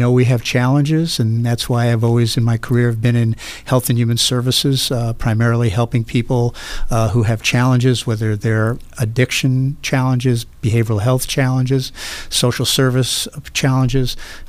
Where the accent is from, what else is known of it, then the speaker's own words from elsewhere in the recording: Brooklyn, New York, United States; moved away as an adult; now in Buffalo, United States; I did not grow up in Western New York. I grew up in Brooklyn, New York. I came here as a college student, undergraduate student, to attend the University of Buffalo.